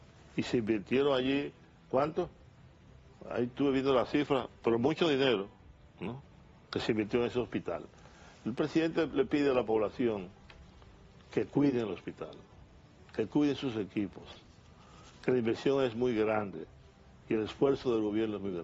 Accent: San Francisco de Macorís, Duarte, Dominican Republic; born there; San Francisco de Macorís es el pueblo donde yo nací, que por cierto ya no lo conozco.

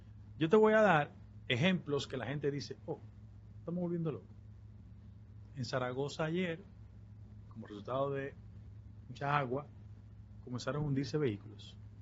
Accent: Dominican Republic; Yo soy el político dominicano

